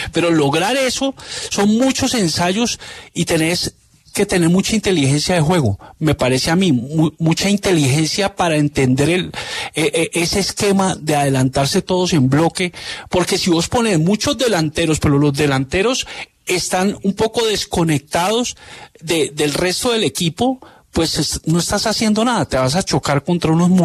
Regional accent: Colombia; ¿cómo somos los colombianos? Los colombianos damos, mira, muchos rodeos, muchos circunloquios

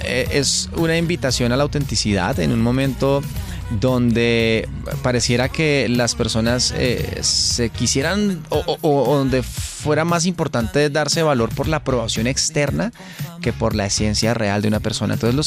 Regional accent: Soacha, Cundinamarca, Colombia; Bueno, primero, soy colombiano. Tuve la fortuna de crecer en un territorio muy cercano con Dinamarca llamado Soacha.

